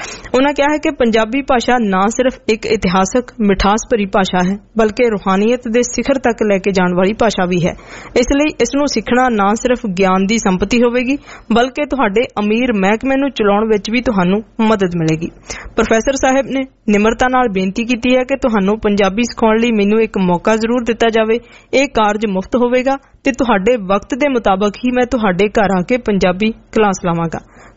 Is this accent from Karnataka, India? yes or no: yes; Karnataka, India; first language Kannada; Punjabi is a second language; ਮੂਲ ਰੂਪ ਵਿਚ ਮੈਂ ਕਰਨਾਟਕ ਦਾ ਰਹਿਣ ਵਾਲਾ ਹਾਂ। ਮੈਂ ਪੰਜਾਬੀ ਭਾਸ਼ਾ ਸਿੱਖ ਕੇ ਪੰਜਾਬੀ ਚ 12 ਕਿਤਾਬਾਂ ਲਿਖ ਚੁੱਕਿਆ ਹਾਂ।